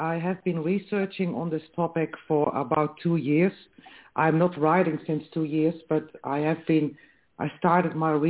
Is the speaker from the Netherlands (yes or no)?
yes; Netherlands; I come from the Netherlands. I work as a psychosocial therapist and philosopher with incarcerated people here in the Netherlands.